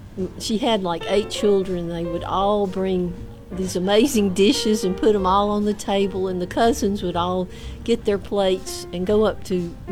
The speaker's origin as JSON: {"language": "English", "town": "Vestavia Hills", "region": "Alabama", "country": "United States", "tie": "born or raised there", "lives_now": "Calera, United States", "said": "I grew up in Vestavia Hills, but now I live south of Calera."}